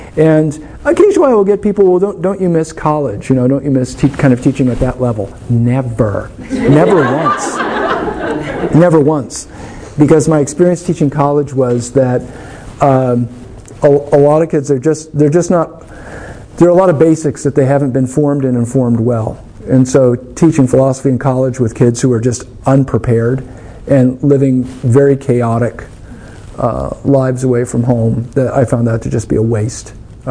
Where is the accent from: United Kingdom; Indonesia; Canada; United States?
United States; Anchorage, Alaska; also born or lived in Fairbanks; I'm not from around here. I grew up in Anchorage, Alaska, Fairbanks, Alaska.